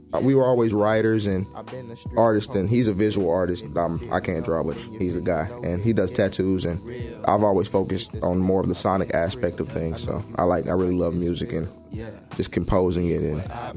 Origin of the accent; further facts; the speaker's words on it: Knoxville, Tennessee, United States; now in Chattanooga, United States; We're from Knoxville, but relocated to Chattanooga about 2 years ago for music, just to see what was going on out here.